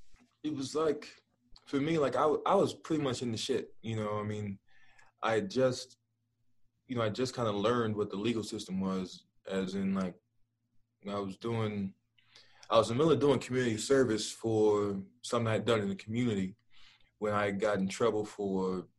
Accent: Dallas, Texas, United States; Well, I'm from Dallas.

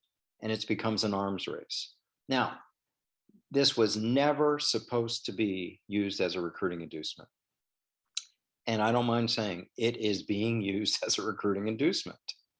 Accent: Washington, United States; But I grew up in Washington where that was the case there.

